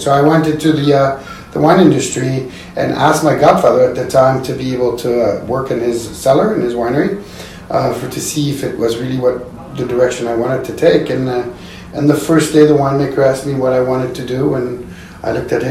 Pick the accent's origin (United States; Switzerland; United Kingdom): Switzerland; Lausanne, Vaud; I was born and raised in Switzerland.